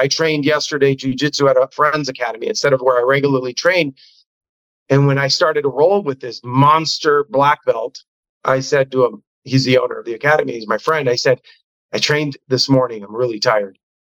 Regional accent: Cuba; moved away; And it's the shirt that I wore on the boat when I came from Cuba. It's the only thing I have from Cuba.

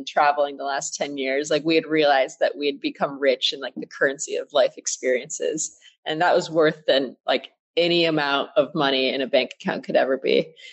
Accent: Flint, Michigan, United States; So we had both grown up like very humble beginnings. Like as Joe said, I'm from Flint, Michigan.

